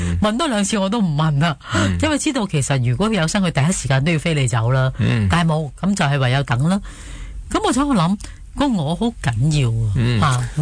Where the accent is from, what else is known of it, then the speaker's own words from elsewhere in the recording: Hong Kong; 我自己作为一个香港人，我当时睇我自己都试过喺外国